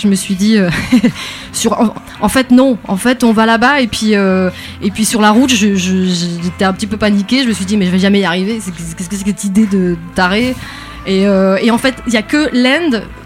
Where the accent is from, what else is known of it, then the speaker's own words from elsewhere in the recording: France; je voudrais traverser les États-Unis, je suis française